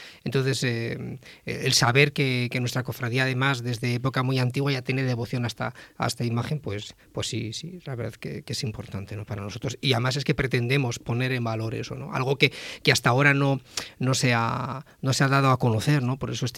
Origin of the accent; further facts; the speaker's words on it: Castile, Spain; Como castellanos que somos, a veces somos fríos para lo nuestro